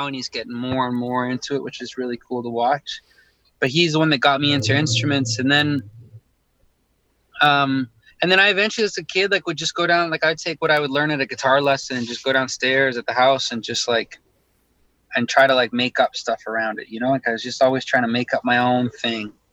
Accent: Ontario, Canada; born there; I was born in Ontario, in Canada.

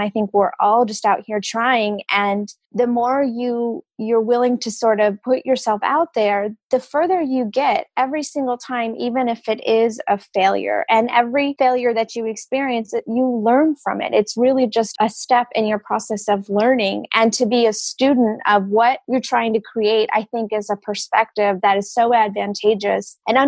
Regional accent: Midwest, United States; I think passion for perseverance comes from growing up in the Midwest. I think people in the Midwest understand that you get great results by working hard.

